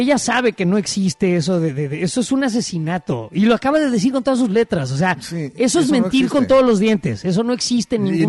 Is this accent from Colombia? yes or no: no; Mexico; somos los mexicanos, México es el resultado de un sincretismo cultural